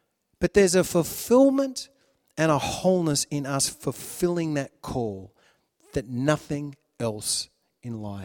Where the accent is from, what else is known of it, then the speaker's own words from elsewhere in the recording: Australia; now in New Zealand; I just, as an Aussie brother coming over to share with his Kiwi brothers